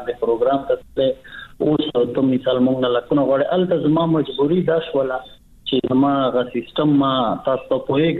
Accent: Bannu, Khyber Pakhtunkhwa, Pakistan; زه خو بیسیکلی د بنو یم په بنو کې پیدا شوی یم په بنو کې لوی شوی یم بنو زمونږ ابائی علاقہ دا زمونږ دا پلار زمونږ دا نکنو جائیدادونه ټول بنو کې دي

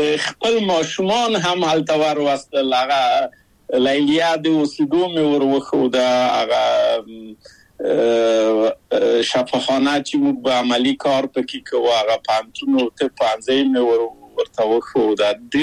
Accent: Kabul, Afghanistan; moved away; زه له کابل ته یو دولتي بورس چکسلواکیا ته راغلم.

